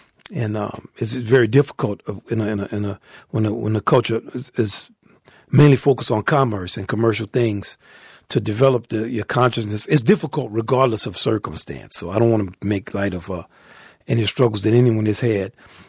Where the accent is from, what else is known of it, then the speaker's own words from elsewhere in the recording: New Orleans, Louisiana, United States; now in New York, United States; Well, since I'm from New Orleans, yeah